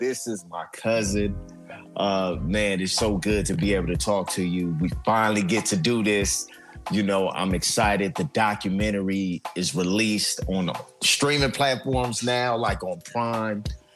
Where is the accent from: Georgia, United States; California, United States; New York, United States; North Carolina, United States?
California, United States; Los Angeles; me just growing up in LA, growing up in Los Angeles, there's not a barbershop that you go into where his name is not uttered when you're talking about Los Angeles basketball.